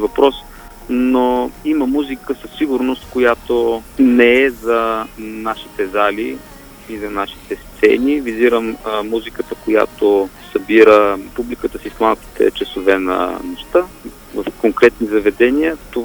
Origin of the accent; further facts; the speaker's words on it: Ruse, Ruse Province, Bulgaria; born there; also born or lived in Burgas; now in Pomorie, Bulgaria; Всъщност аз само съм роден в Русе. Много мъничко съм живял там. Свързвам много по-голяма част от живота си в Бургас, в музикалното училище.